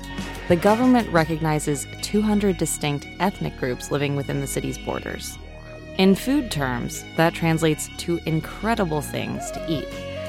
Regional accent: Austin, Texas, United States; including my hometown of Austin, Texas

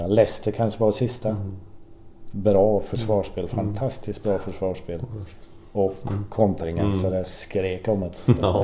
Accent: Sweden; Jo, du vet, som svensk då

